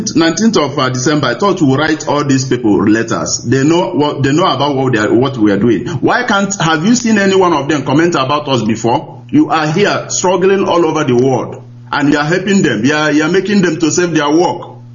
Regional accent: Ideato South, Imo, Nigeria; now in Stuttgart, Germany; I'm calling from Germany, Stuttgart. … I came from Idato South.

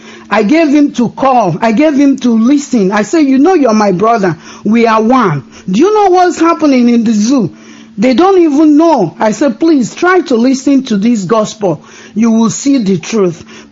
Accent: Owerri, Imo, Nigeria; now in Minnesota, United States; I live in Minnesota, but I'm from Azarebolu, Owerri.

